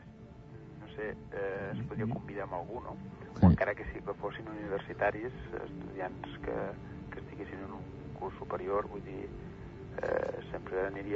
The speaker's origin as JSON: {"language": "Catalan", "town": "Manresa", "region": "Catalonia", "country": "Spain", "said": "jo, com soc de Manresa, quan vaig llegir"}